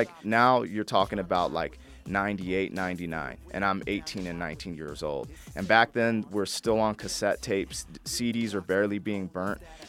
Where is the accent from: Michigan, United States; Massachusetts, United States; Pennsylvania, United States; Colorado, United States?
Colorado, United States; we'd go on tour, and we'd be like, hey, we're from Colorado, and people would clown us and think we're supposed to be cowboys and all types of stuff.